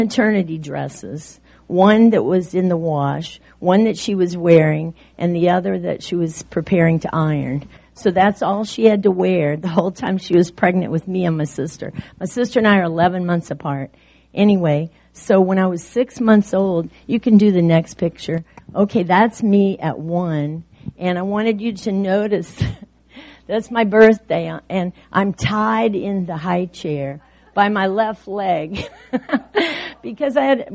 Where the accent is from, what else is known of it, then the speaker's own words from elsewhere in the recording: Cookeville, Tennessee, United States; born there; But I was born in Cookeville, Tennessee.